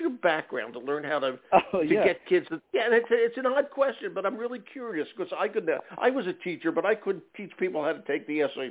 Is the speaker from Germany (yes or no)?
no; Philadelphia, Pennsylvania, United States; I grew up in Philly, we'd go to a specified place.